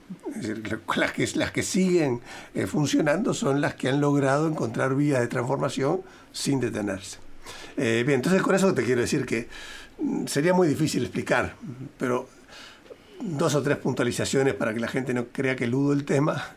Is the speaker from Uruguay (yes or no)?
yes; Uruguay; Cuando yo voy a actuar como uruguayo, ¿tá? Ya tengo la idiosincrasia incorporada.